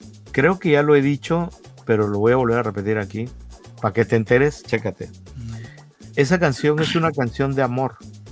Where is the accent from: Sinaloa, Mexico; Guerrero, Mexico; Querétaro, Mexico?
Guerrero, Mexico; Acapulco; Acapulco, yo soy de Acapulco y tiene una bahía.